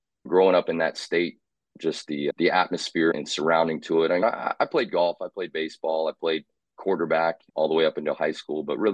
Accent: Indiana, United States; also born or lived in South Carolina / Texas; But I grew up in Indiana. My first word was ball. If you can understand that from that state, then you would know that I fell in love with basketball at a young age.

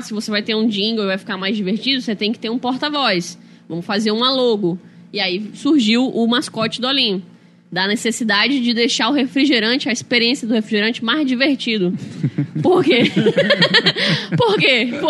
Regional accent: Northeast Region, Brazil; Então, quando eu era criança, eu também... Eu não sou da Rússia comunista, mas no Nordeste não chegava muita coisa lá.

